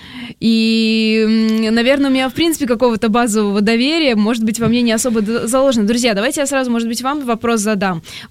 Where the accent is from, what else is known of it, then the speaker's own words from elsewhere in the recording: Kazakhstan; born there; я родилась в Казахстане.